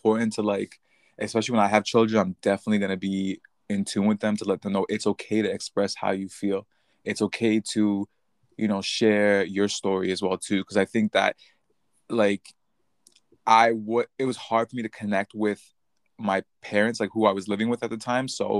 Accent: Toronto, Ontario, Canada; I am from Toronto, which is in Canada.

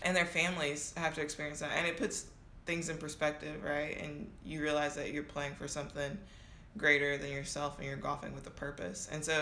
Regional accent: Louisiana, United States; And I think it's just, you know, it can only relate to my Louisianians

